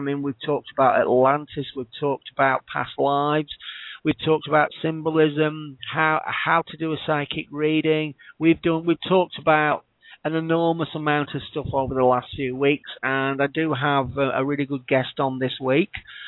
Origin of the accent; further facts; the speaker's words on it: Blackpool, North West England, United Kingdom; I know she's sitting at home in my hometown Blackpool